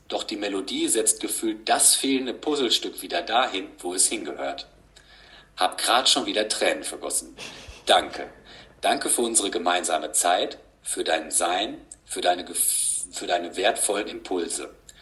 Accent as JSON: {"language": "German", "town": "Gütersloh", "region": "North Rhine-Westphalia", "country": "Germany", "lives_now": "Paderborn, Germany", "said": "ich wohne jetzt seit 20 Jahren hier. Man könnte sagen, ich komme eigentlich aus Gütersloh, aber es ist nicht so weit."}